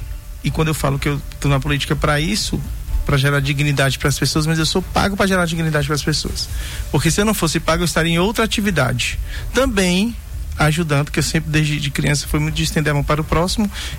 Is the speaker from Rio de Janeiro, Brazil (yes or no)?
no; Vitória da Conquista, Bahia, Brazil; de fora eu sou de Conquista